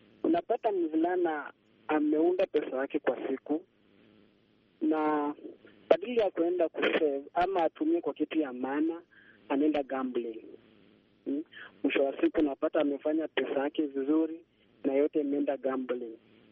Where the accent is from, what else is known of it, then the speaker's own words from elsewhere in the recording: Uganda; now in Eldoret, Kenya; mimi ni Mganda lakini kwa sasa hivi niko Eldoret, Kenya.